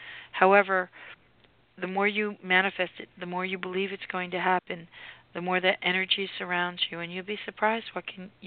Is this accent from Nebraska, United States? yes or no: no; Sarasota, Florida, United States; from Sarasota.